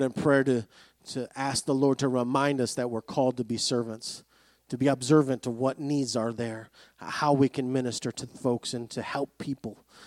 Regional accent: Greece; English is a second language; now in United States; I grew up in Greece, and now it's a source of pride.

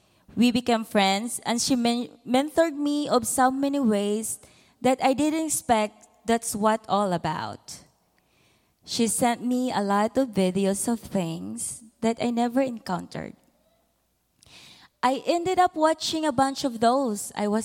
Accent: Philippines; accent: Filipino; now in United States; Bear with me, brothers and sisters, with my Filipino accent.

